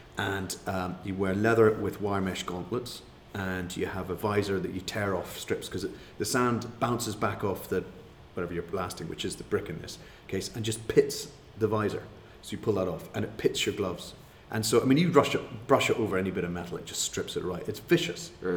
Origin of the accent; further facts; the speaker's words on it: Northern Ireland, United Kingdom; moved away as an adult; I came from Northern Ireland over here, had a full grant, full subsistence, they paid me to go to university